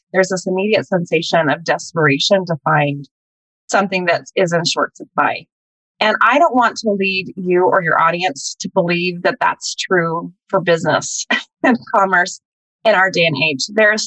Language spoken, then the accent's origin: English; Salt Lake City, Utah, United States; So my background, I grew up in Salt Lake City.